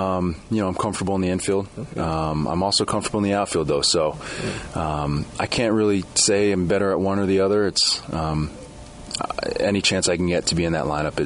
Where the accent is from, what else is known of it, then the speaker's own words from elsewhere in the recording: San Diego, California, United States; So I was born and raised in San Diego, attended a high school called Poway High School, went to the University of San Diego for 3 years